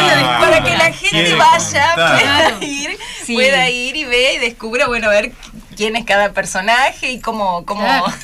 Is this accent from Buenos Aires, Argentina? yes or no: no; Paraná, Entre Ríos, Argentina; No, somos de acá de Paraná